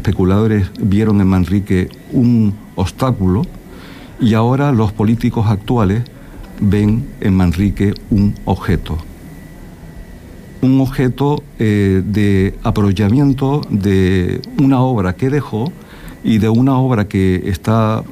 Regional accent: Canary Islands, Spain; nosotros como canarios, nosotros como hispanos, nosotros como latinos

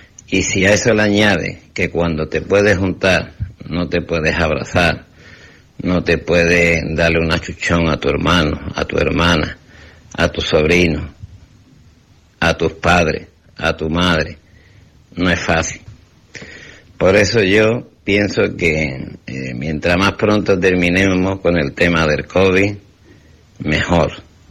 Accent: Álora, Andalusia, Spain; Yo ya desde aquí de Álora, de aquí de mi pueblo, que es uno de los pueblecitos más bonitos de Málaga

